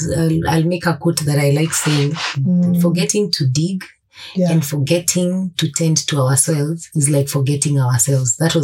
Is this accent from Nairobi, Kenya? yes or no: no; Limuru, Kiambu County, Kenya; I grew up in Limuru where we had plenty of plums, pears and peach.